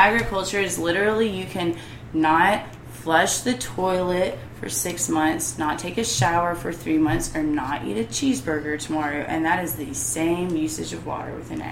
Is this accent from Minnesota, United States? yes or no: no; Mississippi, United States; Growing up in Mississippi, it was, like, literally...